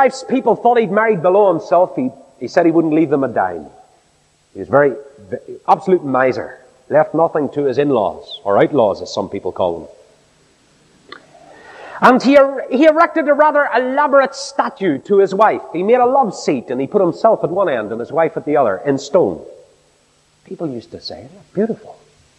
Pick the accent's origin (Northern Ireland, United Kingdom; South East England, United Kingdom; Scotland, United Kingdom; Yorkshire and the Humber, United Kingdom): Northern Ireland, United Kingdom; Newcastle; I remember once going round a little cemetery in my hometown at Newcastle, a little cemetery called Tully Brannigan.